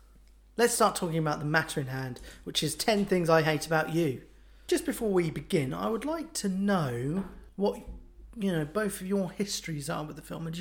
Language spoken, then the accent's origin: English; United Kingdom; Because we're British.